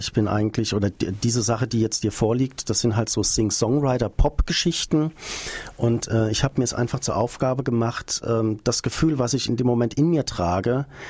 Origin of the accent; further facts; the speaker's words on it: Frankfurt, Hesse, Germany; now in Niddatal, Germany; Ich bin ja gebürtiger Frankfurter, habe dann viele Jahre im Umkreis gewohnt, von Neu-Isenburg angefangen und letztendlich hat es mich jetzt nach Niedertal geschlagen, neben Heldenbergen